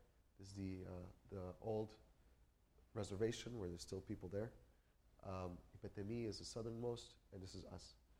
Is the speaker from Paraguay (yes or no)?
yes; Paraguay; also born or lived in United States; We moved back to Paraguay in 98. I was born in Paraguay, but kind of grew up a little bit in the States. So I don't really know what my mother tongue is because I kind of grew up in the States, but we always speak Spanish in the house